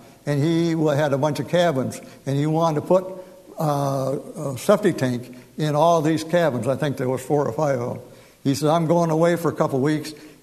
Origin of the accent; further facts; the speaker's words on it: United States; I came from Genesee County. Yellow clay, man, you couldn't dig it with dynamite hardly.